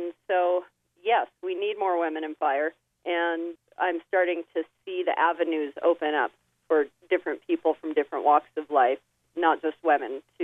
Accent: Vale, Oregon, United States; Well, I grew up in Vail, Oregon, a very small eastern Oregon town

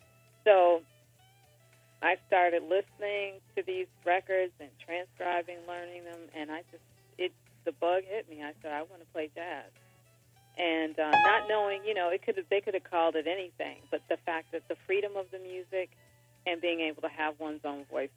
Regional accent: Detroit, Michigan, United States; Well, you know, I grew up in Detroit. I started violin when I was four

